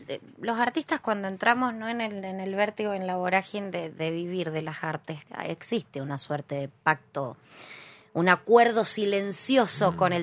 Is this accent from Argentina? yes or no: yes; Mendoza, Argentina; quiero hablarle a mi mendocino como mendocina.